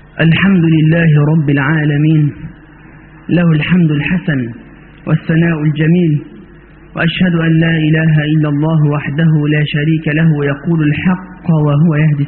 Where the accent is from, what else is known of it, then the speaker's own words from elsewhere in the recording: Egypt; لكن عندنا في مصر